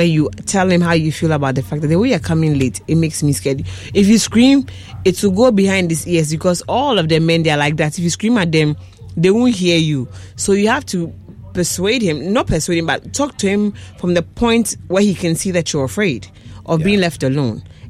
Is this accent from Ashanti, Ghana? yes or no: no; Tema, Greater Accra, Ghana; from Tema, a Woodom Brazil house.